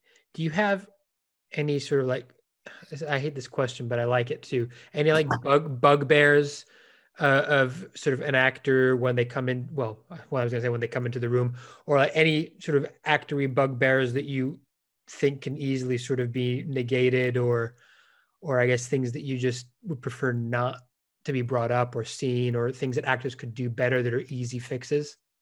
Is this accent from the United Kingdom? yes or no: yes; United Kingdom; I could say it. I'm British.